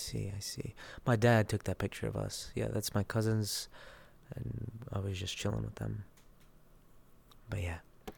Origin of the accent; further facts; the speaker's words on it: Dallas, Texas, United States; I am from Dallas, Texas. I'm a Texan, but I'm not white. I'm a Packy boy.